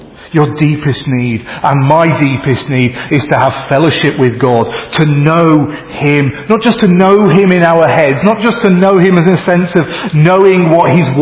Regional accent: Bridgnorth, West Midlands, United Kingdom; I was back in Bridge North, my hometown, just a couple of weeks ago, and I went into a bakery.

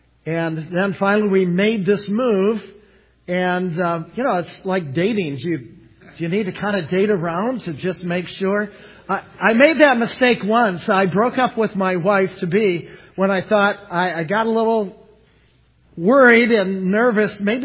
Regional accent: Detroit, Michigan, United States; understand I'm from the Motor City when I say this, why go for a Chevrolet when you can have a Cadillac?

